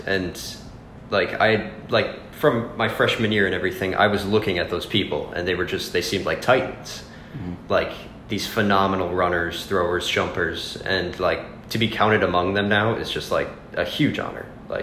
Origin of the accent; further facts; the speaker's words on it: Columbus, Wisconsin, United States; And I enjoy my hometown, which is Columbus, Wisconsin, and I did my freshman year there.